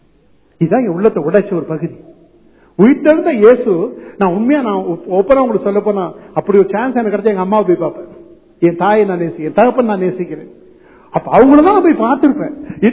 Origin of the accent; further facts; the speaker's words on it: India; நான் இந்தியாவை சேர்ந்தவன்